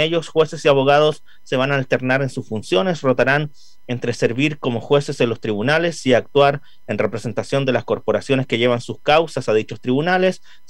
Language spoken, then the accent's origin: Spanish; Chile; ¿Cómo, como chilenos, digamos, vamos a confiar en estos tribunales